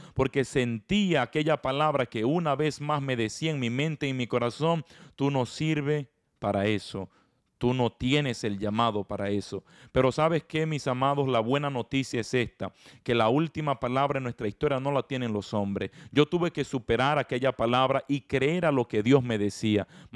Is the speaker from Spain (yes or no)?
no; Dominican Republic; Fui a predicar en una ocasión a una comunidad en mi país, República Dominicana